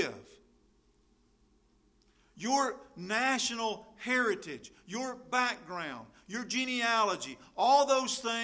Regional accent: Tryon, North Carolina, United States; I'm from Tryon, North Carolina. I've never desired to revoke my birthplace. I mean, it's still a nice place. I'm still proud to be from there.

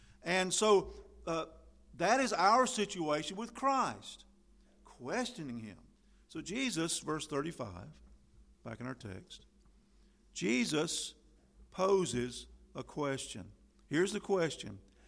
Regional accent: Tryon, United States; born there; I'm from Orangeburg. But I'm not from Orangeburg. I'm from Tryon. If you want to get down to the start of it, that's where I was born.

